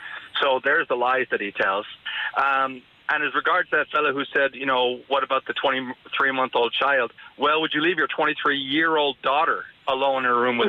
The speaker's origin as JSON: {"language": "English", "country": "United States", "moved": "yes", "lives_now": "Ireland", "said": "I'm an American. I've been living in Ireland for 38 years now."}